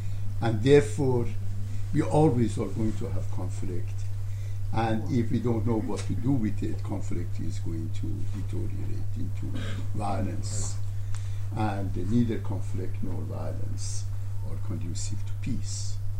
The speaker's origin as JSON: {"language": "English", "country": "Iran", "tie": "born or raised there", "second_language": "English", "said": "I was born and raised in Iran, a country of enormous violence, a country that doesn't know peace, and being a member of the minority in that country, member of the Baha'i faith"}